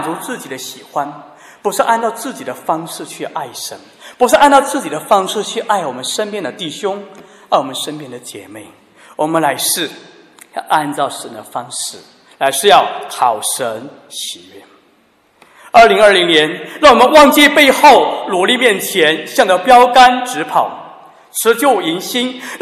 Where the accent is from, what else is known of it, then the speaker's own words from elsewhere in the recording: Guizhou, China; moved away as an adult; also born or lived in Nanjing; 我自己是1996年就离开我的家乡，离开贵州，在南京上大学。